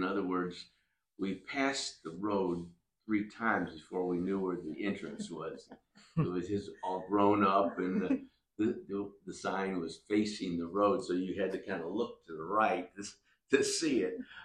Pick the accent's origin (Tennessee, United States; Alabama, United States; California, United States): Alabama, United States; because I am from Alabama